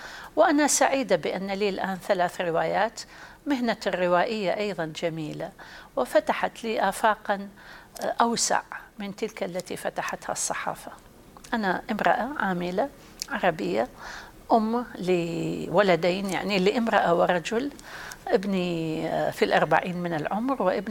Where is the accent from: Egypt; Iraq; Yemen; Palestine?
Iraq; أنا عراقية صحفية بالدرجة الأولى